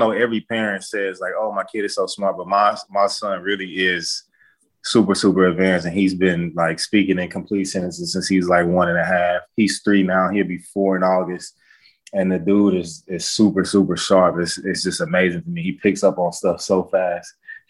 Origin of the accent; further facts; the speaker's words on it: Texas, United States; when you're from Texas, you got pride in saying like, I'm from Texas, I'm from the state.